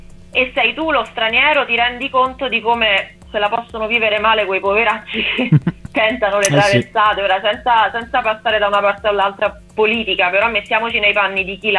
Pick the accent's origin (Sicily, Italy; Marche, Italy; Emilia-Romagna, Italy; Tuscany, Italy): Sicily, Italy; Catania; born there; also born or lived in Rome; io non sono di Roma, sono nata a Catania, ma ho vissuto a Roma per 25 anni